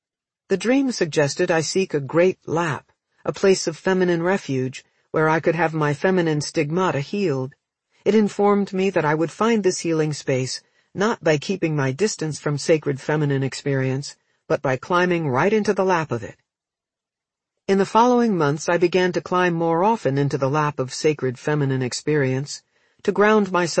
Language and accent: English; the South, United States; Growing up in the South before the Civil Rights Movement, I saw caravans of black maids driven to and from work in the back seats of white women's cars, and white-only signs over restroom doors.